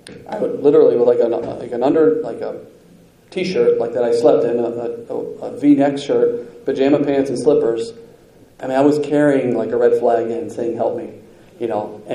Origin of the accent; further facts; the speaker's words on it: Steubenville, Ohio, United States; I grew up in Steubenville, Ohio, had 12 years of Catholic education, you know, from all the way kindergarten all the way through high school